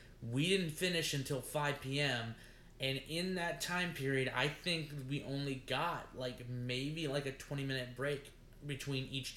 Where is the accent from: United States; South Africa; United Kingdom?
United Kingdom; We're from Great Britain.